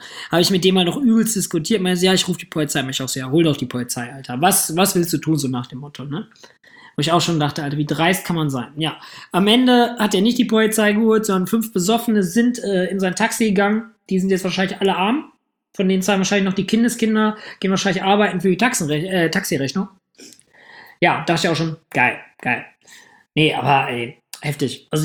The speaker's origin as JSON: {"language": "German", "town": "Hamm", "region": "North Rhine-Westphalia", "country": "Germany", "tie": "born or raised there", "said": "Ich komme ja aus Hamm. Müsst ihr nicht kennen. Kennt ihr wahrscheinlich schon durch den Bahnhof."}